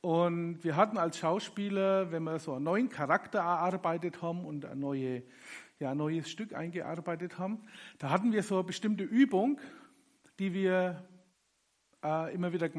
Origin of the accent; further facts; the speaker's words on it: Burg, Bavaria, Germany; Ich komme aus Burg